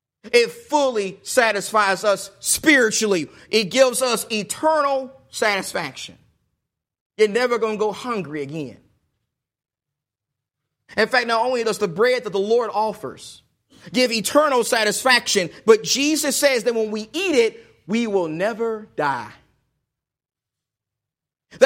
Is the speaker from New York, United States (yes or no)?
no; Texas, United States; I'm from Texas, and in Texas, especially East Texas, one of the things that people love is they love their Dallas Cowboys. I mean, it was terrible growing up in East Texas.